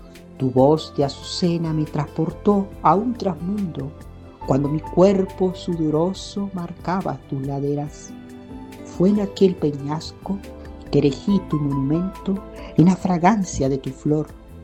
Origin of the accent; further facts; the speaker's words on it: Táchira, Venezuela; born there; moved away; Sentimientos de cariño, por el lugar donde nací, por el Táchira, por Venezuela.